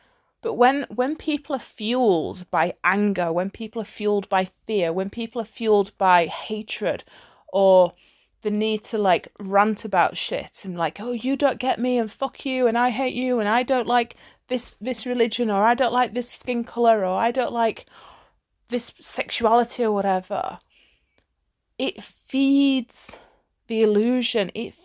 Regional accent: United Kingdom; especially as like a Brit, because the British sense of humor is fucking hilarious.

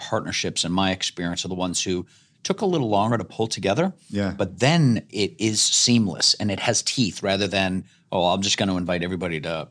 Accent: Boston, Massachusetts, United States; And so, and I'm from Boston, so I like fast.

